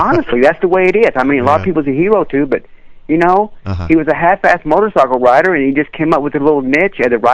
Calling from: Bloomington, United States; Well, I'm calling from Bloomington right now.

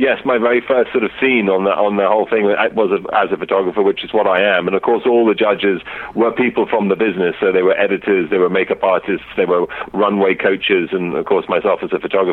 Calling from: New York City, New York, United States; I am in New York City.

